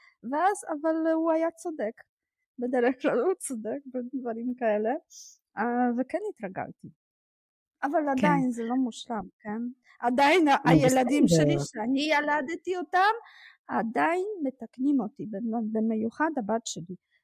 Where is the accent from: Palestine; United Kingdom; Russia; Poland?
Poland; Hebrew is a second language; moved away as an adult; now in Israel; אני נולדתי בפולין ואני לא צברית, אני פולניה מקורית וגאה, פולניה גאה גם, מאוד. עליתי ב-2000 בגלל שהתחתנתי עם בעלי שהוא ישראלי.